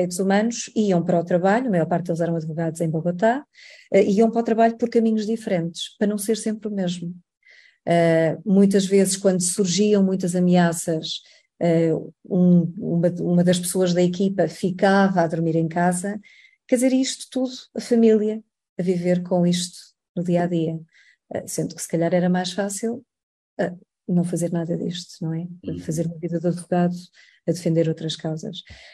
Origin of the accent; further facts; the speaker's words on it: Centro, Portugal; eu venho da Beira, e eu cresci, eu já nasci depois do 25 de Abril, mas eu cresci, ainda apanhei os anos 70, não é? E anos 80, numa pequena cidade.